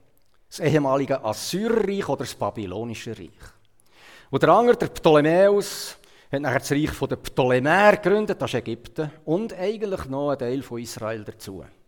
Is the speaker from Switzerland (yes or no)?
yes; Switzerland; Wir in der Schweiz haben höhere Berge und tiefere Täler. Und ich als Schweizer habe ein Tal gesucht.